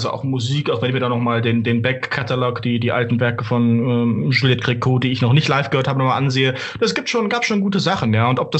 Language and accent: German; Cologne, North Rhine-Westphalia, Germany; born there; Bin geboren in Köln.